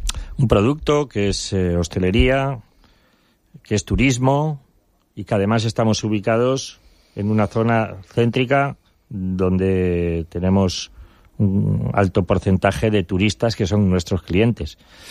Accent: Urretxu, Basque Country, Spain; born there; yo nací en Guipúzcoa, en un pueblecito que se llama Urretxu.

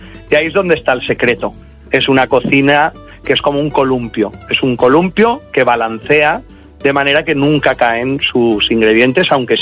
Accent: Valencian Community, Spain; como buen valenciano y además como cualquier mediterráneo

